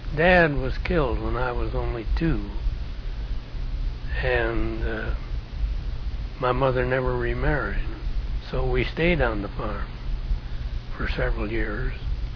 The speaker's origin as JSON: {"language": "English", "town": "Wayland", "region": "Michigan", "country": "United States", "tie": "born there", "said": "I was born in Michigan, out on the farm in outside of a little town called Wayland."}